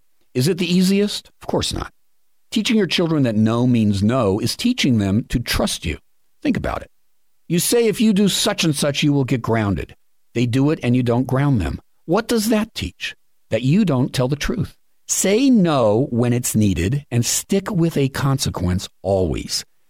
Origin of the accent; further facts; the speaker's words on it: Los Angeles, California, United States; I grew up in Los Angeles, and back in 1965 or 66